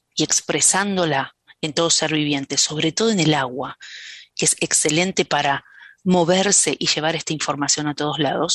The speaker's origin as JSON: {"language": "Spanish", "country": "Argentina", "said": "porque yo soy argentina"}